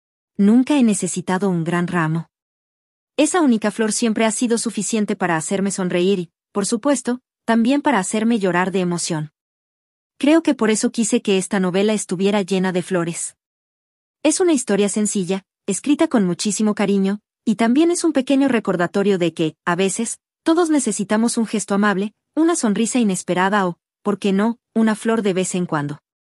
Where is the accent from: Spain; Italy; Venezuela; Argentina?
Venezuela; moved away; soy venezolana y, aunque ya no viva en Venezuela, mi corazón siempre estará allá.